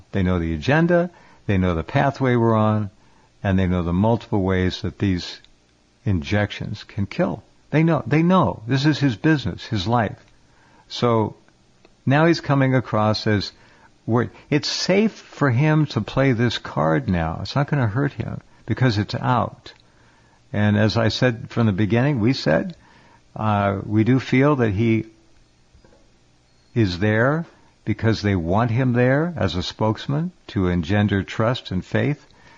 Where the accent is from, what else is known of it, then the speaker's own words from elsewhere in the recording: Santa Barbara, California, United States; Here's St. Robert Malone from my hometown, Santa Barbara.